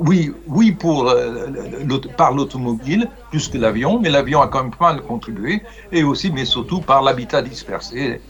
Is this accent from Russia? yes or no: no; Bourgogne-Franche-Comté, France; Moi, je l'ai fait quand j'étais gamin dans la Franche-Comté pour aller au lycée.